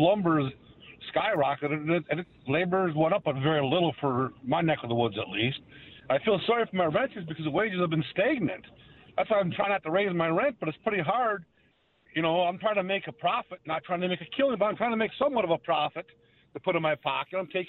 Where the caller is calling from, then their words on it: Wabino, United States; from Wabino